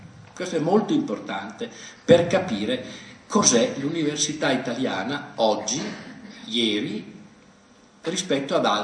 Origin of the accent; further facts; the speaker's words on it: Brescia, Lombardy, Italy; io vengo da Brescia, al liceo Arnaldo, dove nel 68 ho fatto gli esami di maturità